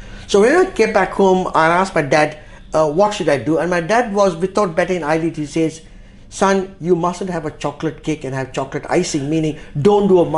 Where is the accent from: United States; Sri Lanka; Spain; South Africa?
Sri Lanka; also born or lived in Bombay, India; growing up in Ceylon during the period of the late 60s, early 70s, there was not a single university at that time that could do a degree in food technology